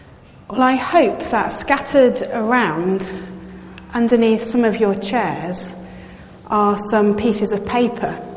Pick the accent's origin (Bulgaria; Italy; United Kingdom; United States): United Kingdom; Darlington, North East England; born there; also born or lived in Derby; now in Cumbria, England; We moved up from Derby. I was born in Darlington. I know a little bit about the northeast, but not Cumbria so well except for holidays.